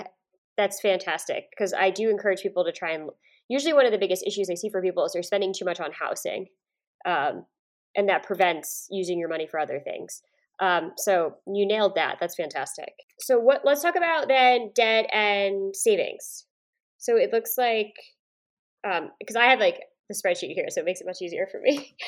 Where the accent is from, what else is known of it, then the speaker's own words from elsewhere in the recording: Woodstock, New York, United States; Oh, you are? I'm from Woodstock originally.